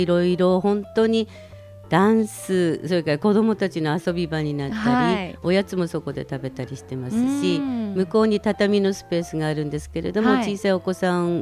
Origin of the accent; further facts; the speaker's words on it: Fukushima, Japan; 私も会津の方から来たんですが、